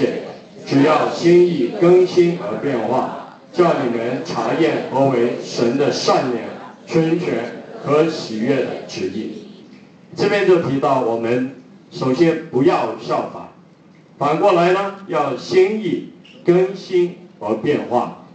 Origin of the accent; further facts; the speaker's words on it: China; 那我们中国人呢，常常讨论的就是知与行的问题。